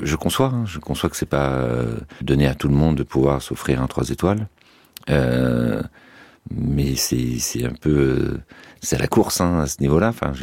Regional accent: Brittany, France; Je suis breton.

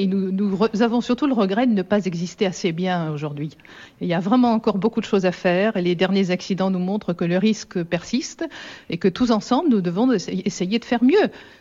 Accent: Brittany, France; quand on est breton, et c'est le cas des gens qui sont autour de la table, nous sommes tous très attachés à notre région

